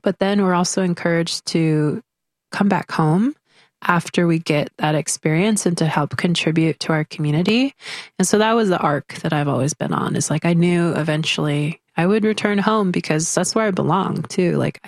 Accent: Washington, United States; moved away as an adult; So I'm from the Swinomish Indian Tribal Community. It's a really small community in Northwest Washington State in Coast Salish Territory. And I was born and raised within that community. And after I graduated high school, I moved to Portland.

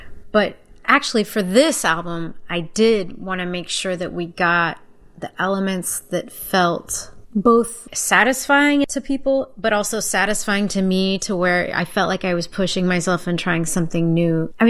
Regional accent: Texas, United States; I mean, I grew up in Texas, so.

